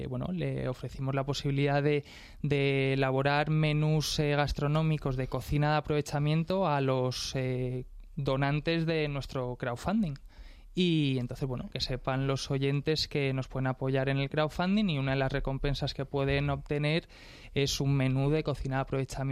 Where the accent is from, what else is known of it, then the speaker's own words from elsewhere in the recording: Madrid, Community of Madrid, Spain; Sí, soy madrileño.